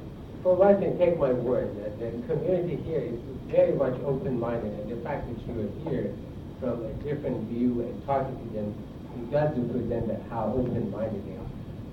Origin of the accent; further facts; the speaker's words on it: Iran; I came from Iran, and the more Islamic they are, the more virulent, the more suppressive they are.